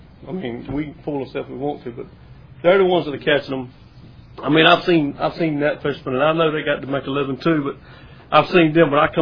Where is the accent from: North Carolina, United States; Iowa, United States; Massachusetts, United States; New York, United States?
North Carolina, United States; I'm from North Carolina.